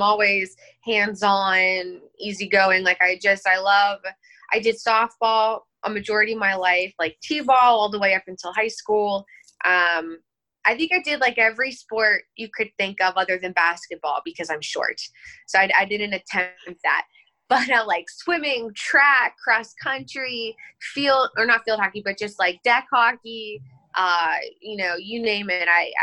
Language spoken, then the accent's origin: English; North Carolina, United States; born there; now in Pittsburgh, United States; Actually, I was born in North Carolina.